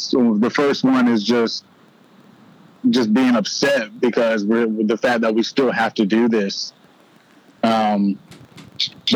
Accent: Clemson, South Carolina, United States; it's meant everything to me growing up in Clemson.

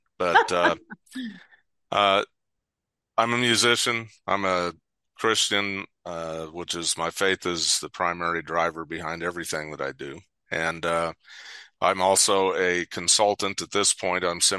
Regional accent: Colorado, United States; I grew up in Colorado.

